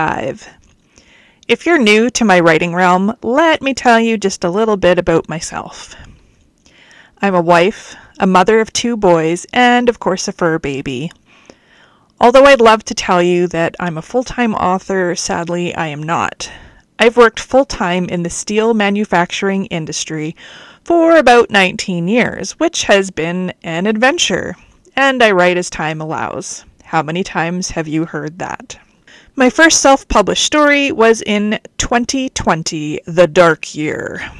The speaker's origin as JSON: {"language": "English", "country": "Canada", "said": "I'm a Canadian author"}